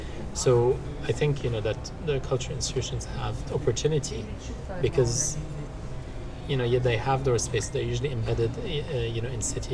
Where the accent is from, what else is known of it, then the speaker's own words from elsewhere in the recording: Lebanon; I've always loved being in nature, ever since growing up in Lebanon during the war.